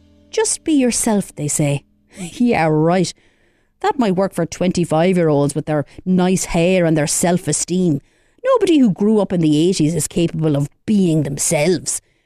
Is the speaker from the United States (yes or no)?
no; Galway, Connacht, Ireland; born there; I was born in Galway, but that's more to do with the lack of maternity services in Roscommon rather than any kind of allegiance to the place.